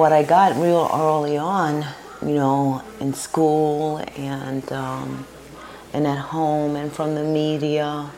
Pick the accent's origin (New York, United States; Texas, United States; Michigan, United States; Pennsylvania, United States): New York, United States; Brooklyn; I grew up in Williamsburg in Brooklyn, on the South Side, and it was a pretty mixed neighborhood, and Jewish and white people, Irish people, and Puerto Ricans and Black people